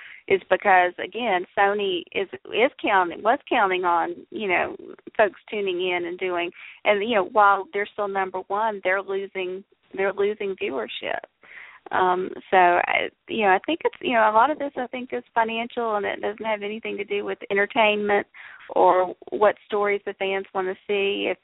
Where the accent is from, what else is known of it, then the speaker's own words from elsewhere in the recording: the South, United States; As a Southerner, I'm not really excited about Clyde.